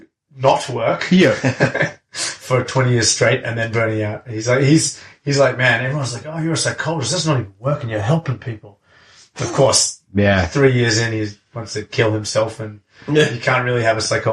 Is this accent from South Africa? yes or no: yes; South Africa; now in Sydney, Australia; I'm from Sydney, and I'm from South Africa originally